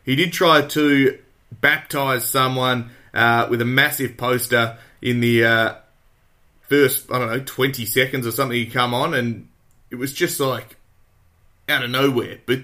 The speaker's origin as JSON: {"language": "English", "country": "Australia", "said": "I mean, he's a Kiwi, and I'm an Aussie."}